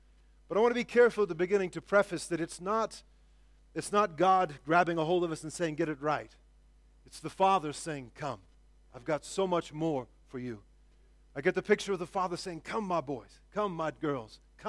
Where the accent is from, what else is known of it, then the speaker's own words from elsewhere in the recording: United States; And to me as an American, it breaks my heart because it means as a nation, as big as we are, we don't fully get it yet.